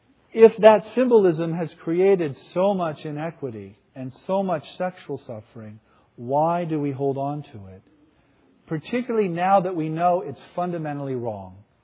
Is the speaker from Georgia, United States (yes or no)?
no; Texas, United States; Because if I gave this lecture to many communities in my home state of Texas